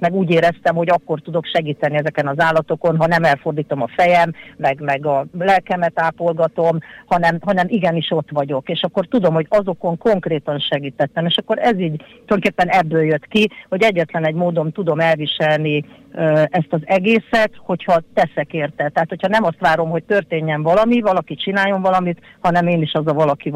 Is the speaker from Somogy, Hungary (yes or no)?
yes; Kaposvár, Somogy, Hungary; born or raised there